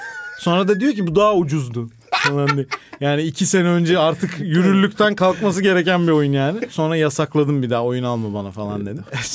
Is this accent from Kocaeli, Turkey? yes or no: no; Isparta, Turkey; Ben Ispartalıyım, Isparta Spor'u bağladık